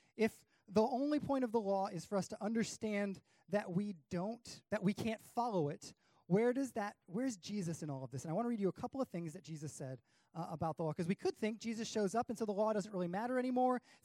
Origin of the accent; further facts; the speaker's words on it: Rhode Island, United States; I'm from Rhode Island, so I had a mechanic available.